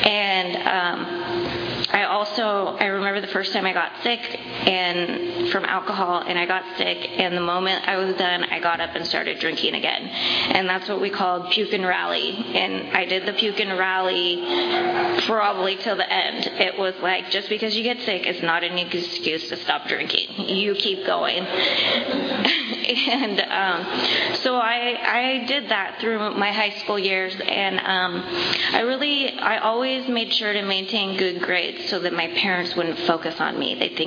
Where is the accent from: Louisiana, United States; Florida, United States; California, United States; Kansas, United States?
California, United States; Visalia; I grew up here in Visalia, and so I started my drinking career in Visalia.